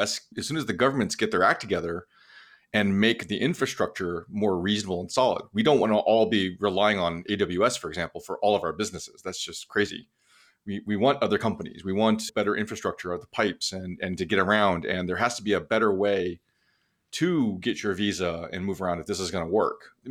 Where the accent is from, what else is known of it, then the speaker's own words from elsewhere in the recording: United States; To your point, as an American, it's exactly what happened to me. I went to a different school almost every year as a kid. Went to high school on the East Coast, went to college on the East Coast, moved to California, the whole thing.